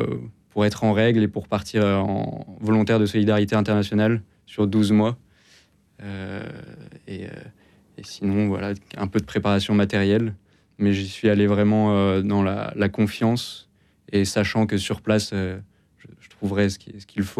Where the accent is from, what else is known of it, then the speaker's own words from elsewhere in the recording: Compiègne, Hauts-de-France, France; j'ai 23 ans. Je suis le troisième d'une famille de 6 enfants et j'ai grandi à Compiègne, en Picardie.